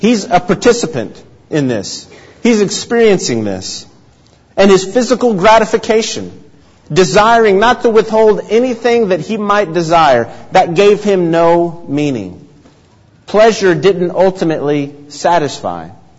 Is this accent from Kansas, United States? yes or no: no; Memphis, Tennessee, United States; Growing up in the Memphis area, obviously, very familiar with … with the landmark in Memphis, Graceland.